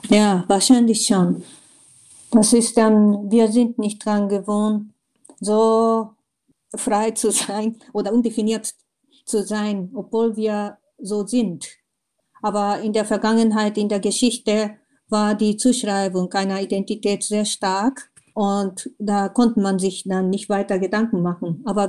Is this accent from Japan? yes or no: yes; Japan; German is a second language; man wird gefragt, ja, als Japanerin, was denken Sie über so und so?